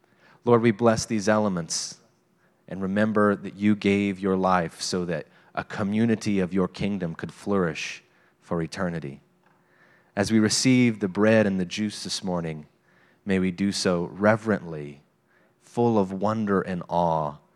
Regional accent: United States; Growing up in Morgan County, there were always a few houses that kept their Christmas lights up until July.

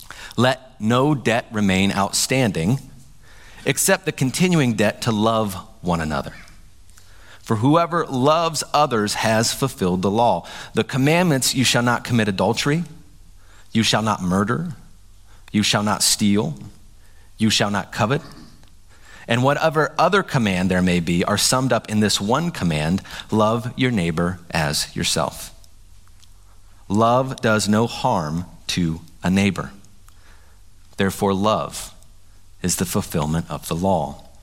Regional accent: Appalachia, United States; my cultural background, I grew up in Appalachia. There's a deep mistrust of government and a propensity to do whatever we want.

